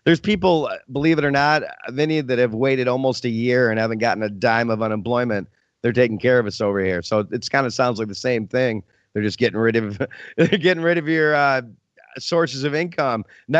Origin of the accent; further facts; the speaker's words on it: Michigan, United States; Kind of like many of the people in my home state of Michigan